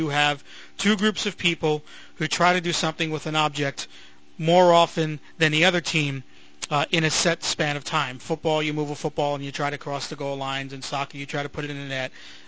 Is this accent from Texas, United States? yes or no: no; Brooklyn, New York, United States; I grew up with baseball, and I grew up in Brooklyn, where baseball is practically a religion.